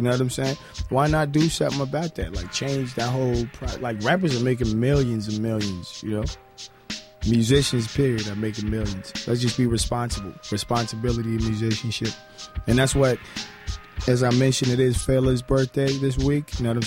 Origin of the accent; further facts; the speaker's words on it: South Africa; I come from South Africa.